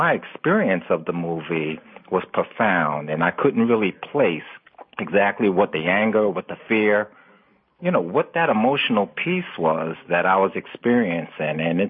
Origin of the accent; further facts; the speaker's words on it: New York City, New York, United States; I'm a relocator from New York City.